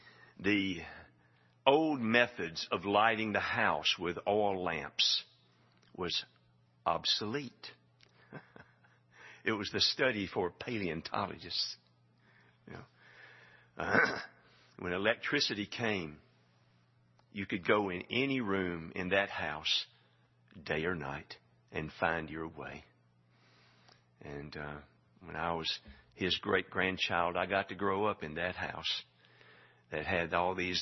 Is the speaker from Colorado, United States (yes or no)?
yes; Hartsel, Colorado, United States; I grew up in Hartsel and in a house that my great grandfather built in 1900.